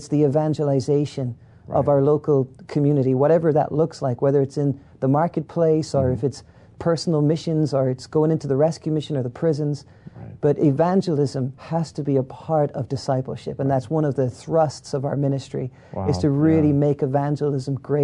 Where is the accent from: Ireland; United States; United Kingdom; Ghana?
Ireland; I was raised in Ireland.